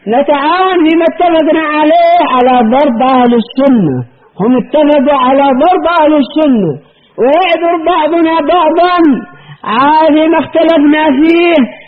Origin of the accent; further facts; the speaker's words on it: Yemen; وهذه أعظم ضربة للحزبيين عندنا في اليمن.